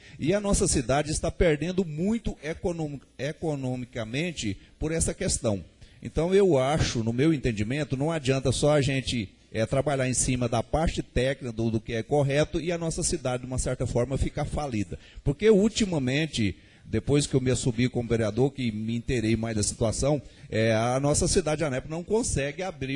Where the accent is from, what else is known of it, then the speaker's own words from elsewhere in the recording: Goiás, Brazil; eu fui criado na Jaiara, tem mais de 60 anos.